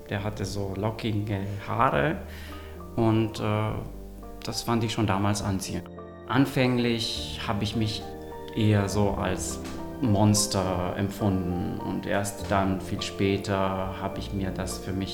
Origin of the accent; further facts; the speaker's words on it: Romania; German is a second language; moved away; Ich bin in Rumänien aufgewachsen, in kommunistischen Rumänien, wo wir keinen Zugang zu Informationen über gleichgeschlechtliche Liebe hatten.